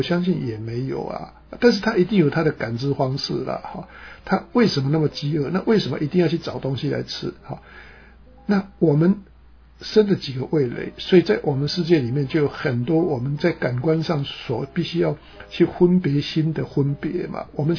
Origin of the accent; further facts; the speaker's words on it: China; 可能跟我们中国人在看中国人的眼光是不一样的吗